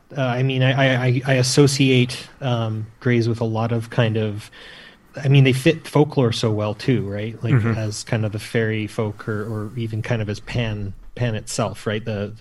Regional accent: Canada; I'm from Canada, Shashank's from India, and our friend Jamie's from Australia.

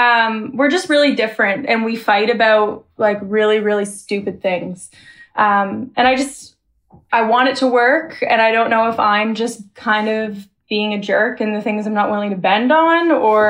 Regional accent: Canada; I'm 24 from Canada.

